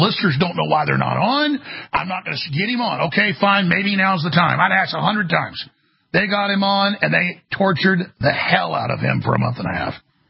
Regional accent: United States; I'm sad that I'm an American

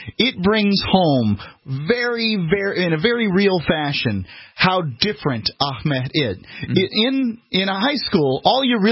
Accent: Georgia, United States; accent: Georgia accent; I think it's my Georgia accent.

